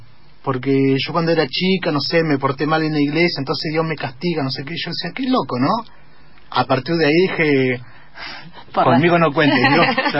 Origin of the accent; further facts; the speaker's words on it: Trelew, Chubut, Argentina; Sí, yo me crié en Trelew.